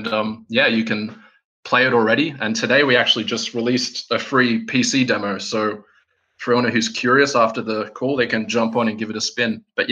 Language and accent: English; Australia; now in Helsinki, Finland; I'm sitting here in Helsinki, Finland, despite the fact I'm Aussie. I've lived here for a while.